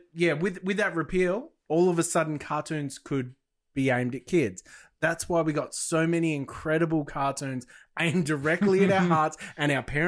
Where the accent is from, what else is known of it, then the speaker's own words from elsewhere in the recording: Australia; growing up in Australia